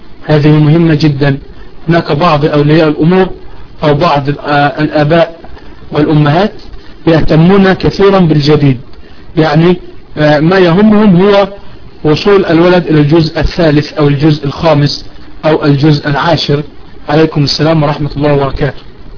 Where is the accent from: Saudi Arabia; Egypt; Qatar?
Egypt; يعني زي ما احنا عندنا في مصر مثلا نقول يعني الكراميل عندنا في مصر